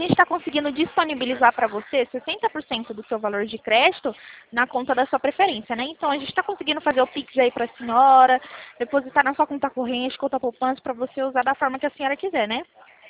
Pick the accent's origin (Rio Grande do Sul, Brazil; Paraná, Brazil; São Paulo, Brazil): São Paulo, Brazil; Itatiba; eu sou de Itatiba, São Paulo.